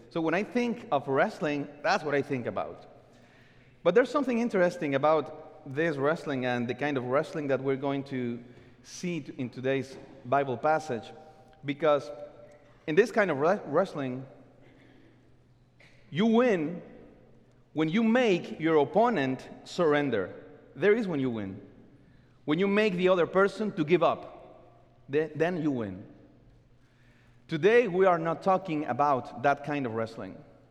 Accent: Mexico; I grew up in Mexico watching the movies of El Santo.

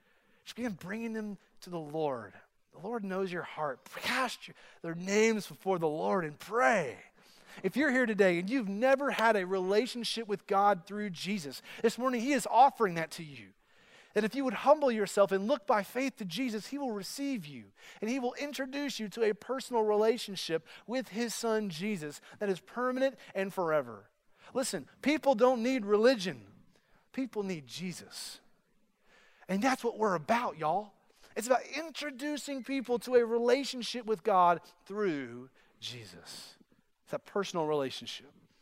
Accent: Kentucky, United States; moved away as an adult; Christy and I moved down here from Kentucky 5 years ago. And we were born and raised in Kentucky.

